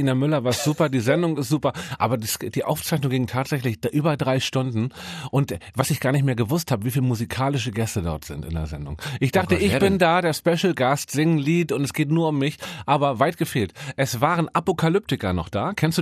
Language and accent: German; Hamburg, Germany; born there; Ich bin in Eimsbüttel geboren